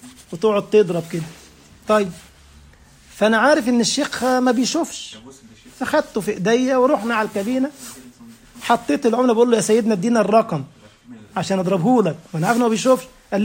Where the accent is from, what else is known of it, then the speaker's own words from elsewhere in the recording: Egypt; كنا مرة في قافلة في محافظة اسمها المنصورة عندنا في مصر